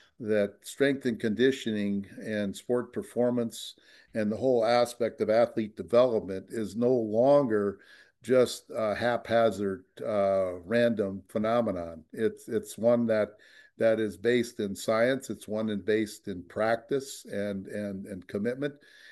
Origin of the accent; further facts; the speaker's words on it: Green Bay, Wisconsin, United States; And when I grew up in Green Bay, everybody was Jerry Kramer and Ron Kramer is Kramer.